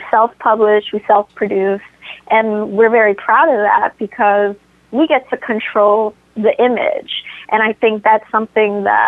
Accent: Washington, District of Columbia, United States; born there; I was, I'm from the States. I was born in D.C. My mom is from Trinidad and my dad is African American.

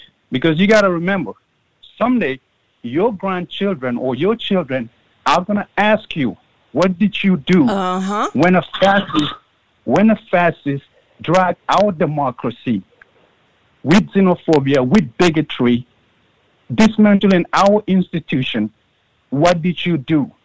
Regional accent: Gambia; I'm originally from Gambia, in West Africa.

